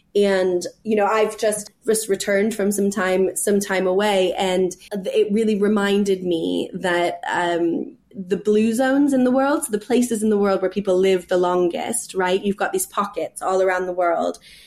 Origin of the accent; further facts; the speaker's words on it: California, United States; moved away as an adult; when I first left university, I moved to New York City, and I'm from California